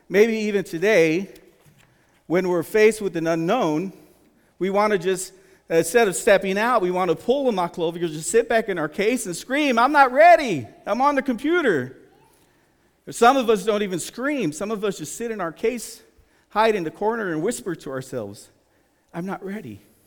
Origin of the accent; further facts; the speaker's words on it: San Antonio, Texas, United States; as most of you know, I was from San Antonio.